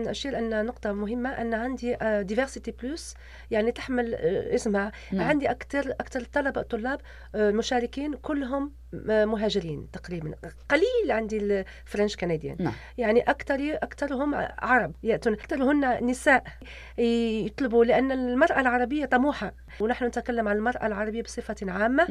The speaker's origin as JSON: {"language": "Arabic", "country": "Morocco", "said": "انا عربيه، انا مسلمه، انا من المغرب"}